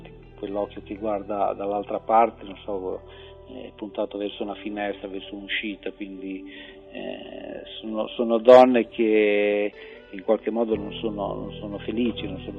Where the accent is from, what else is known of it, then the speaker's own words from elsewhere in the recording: Emilia-Romagna, Italy; Io sono nato in campagna, proprio qui nel territorio, in mezzo alla campagna romagnola, quindi sono un romagnolo puro sangue.